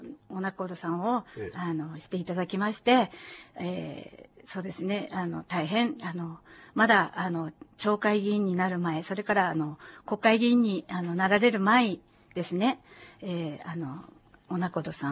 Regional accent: Biratori, Hokkaido, Japan; ビラトリ町、ホロケ市に生まれました。生まれ育ちまして、平成5年に触れない町へ移転しました。

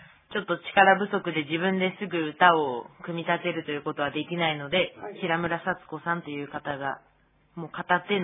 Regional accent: Nibutani, Hokkaido, Japan; now in Biratori, Japan; 私は猿川筋の子孫で、二豚にで生まれ育った

